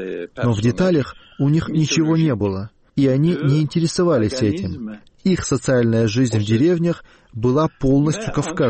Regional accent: Kushra, Turkey; Это очень большая семья, и я сам тоже из Кушры.

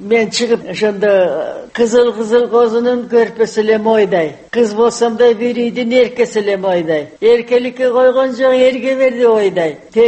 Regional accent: Karakol, Issyk-Kul Region, Kyrgyzstan; Мен кичине кезимде шаарда туруп, Каракол шаарында туруп турабыз. Кыргызстандан качып кайра келгенден кийин ошо эмеде.

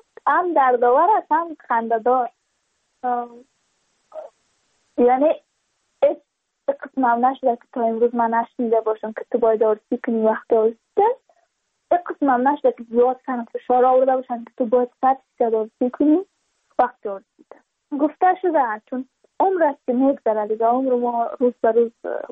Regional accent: Badakhshan, Afghanistan; چون ما از بدخشان هستیم

